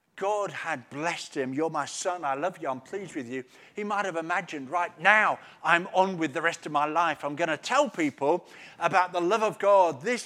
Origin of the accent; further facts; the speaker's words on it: Sutton Coldfield, West Midlands, United Kingdom; I was brought up in Sutton Coldfield, in just north of Birmingham.